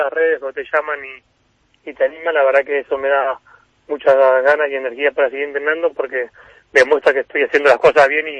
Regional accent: Argentina; como todo argentino, fanático del fútbol, iba a entrenar con el equipo de mi ciudad

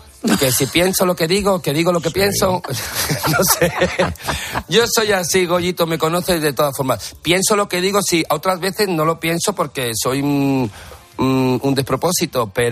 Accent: Madrid, Community of Madrid, Spain; Soy madrileño de pro. Desde pequeñito.

